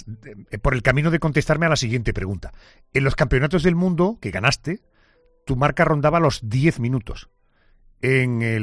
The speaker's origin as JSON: {"language": "Spanish", "region": "Andalusia", "country": "Spain", "said": "No soy un andaluz típico que tenga una gracia natural."}